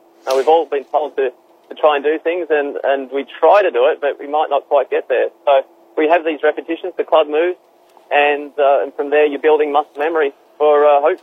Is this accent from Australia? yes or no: yes; Australia; now in United States; I'm from Australia originally. I've moved to the United States.